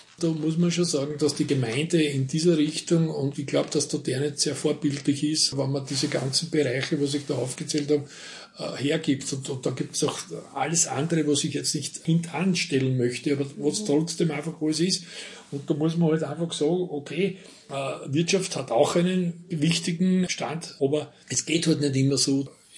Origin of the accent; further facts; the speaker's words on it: Ternitz, Lower Austria, Austria; Ich bin auch in der Industriestadt Ternitz aufgewachsen.